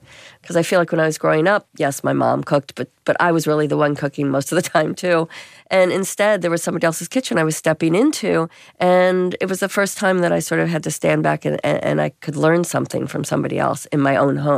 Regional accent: St. Louis, Missouri, United States; also born or lived in Rome; Well, I grew up in St. Louis, Missouri

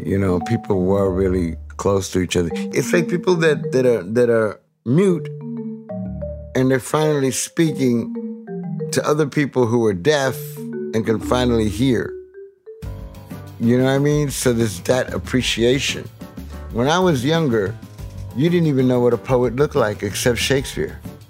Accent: New York City, New York, United States; born there; I came to New York City in my mom's vientre in January of 1950 from Puerto Rico. And I was born in June. I like that because to me that makes me quintessential Puerto Rican.

